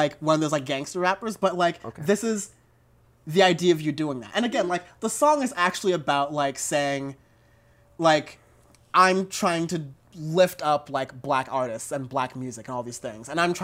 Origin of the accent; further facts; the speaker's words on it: Long Beach, California, United States; We're from South L.A. in a rough sense. He's from Compton. We're from Long Beach.